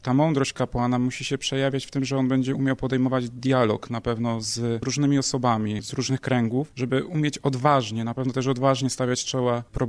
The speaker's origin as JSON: {"language": "Polish", "town": "Łęg Tarnowski", "region": "Lesser Poland", "country": "Poland", "said": "jestem klerykiem drugiego roku, pochodzę z parafii Świętej Trójcy w Łęgu Tarnowskim, to jest diecezja tarnowska."}